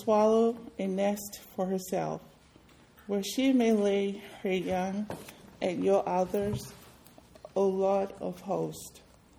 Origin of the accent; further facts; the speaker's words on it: Tonga; So Sunday is really a day of worship and rest in Tonga. I grew up in the Methodist Church, and in our church, we have three services on Sunday. My family goes to all three every Sunday. I still remember when I was a little girl